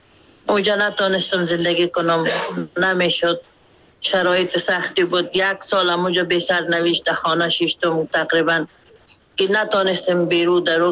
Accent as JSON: {"language": "Persian", "town": "Mazar-i-Sharif", "region": "Balkh", "country": "Afghanistan", "moved": "yes", "lives_now": "Pakistan", "said": "من برآمدم از مزار شریف نیمی مایگ آمدیم نیمی مایگ آمدیم"}